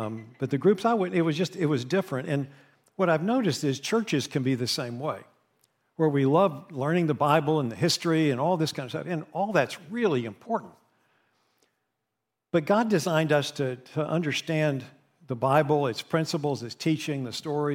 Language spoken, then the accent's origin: English; West Virginia, United States; And I'm aware of that area, and I grew up in West Virginia, kind of near all that.